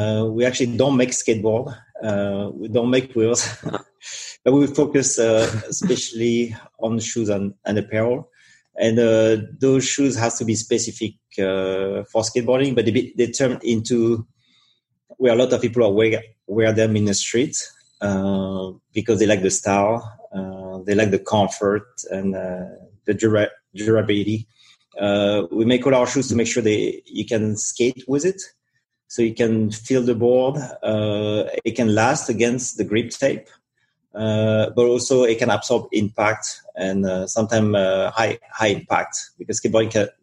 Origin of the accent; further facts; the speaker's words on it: Île-de-France, France; now in California, United States; but actually I'm from Europe originally. I grew up in a suburb of Paris and always dream about skateboarding.